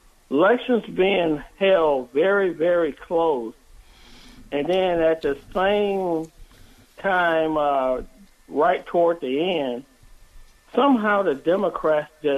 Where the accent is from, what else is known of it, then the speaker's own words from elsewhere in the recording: Alabama, United States; I'm from Marengo County, Alabama.